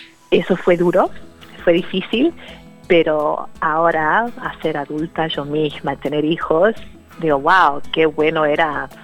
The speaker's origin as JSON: {"language": "Spanish", "region": "England", "country": "United Kingdom", "tie": "born or raised there", "said": "Aunque crecí en Inglaterra, también crecí con una comunidad en que la gente hablaba inglés y castellano."}